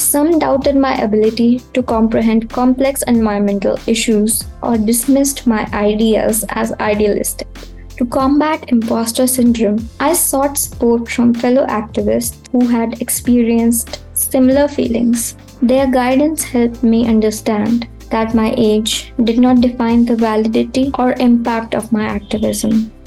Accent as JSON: {"language": "English", "country": "India", "said": "I'm from India."}